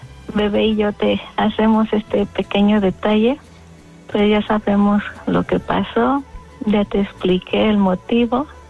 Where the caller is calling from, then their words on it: Mexico City, Mexico; De la Ciudad de México.